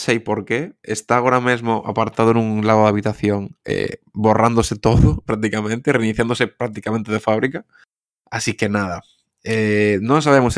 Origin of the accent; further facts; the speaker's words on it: A Coruña, Galicia, Spain; somos os dous galegos, eu son da Coruña e la de Pontevedra